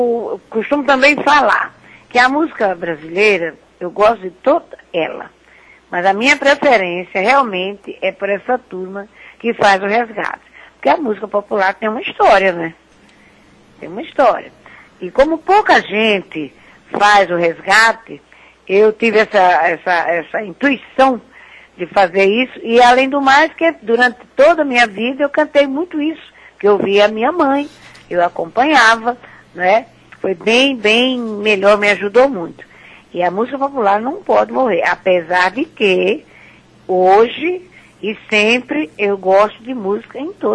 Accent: Brazil; Eu sou brasileira, né? E ainda morena, né, para completar, o sangue vibra com nas veias.

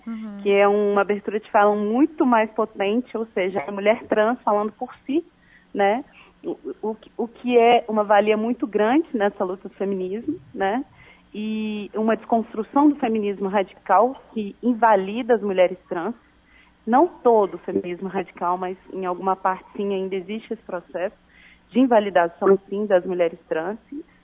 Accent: Minas Gerais, Brazil; esse lugar de vinda, né? Que é Minas Gerais. Não somos parte daqui, eu sou mineira.

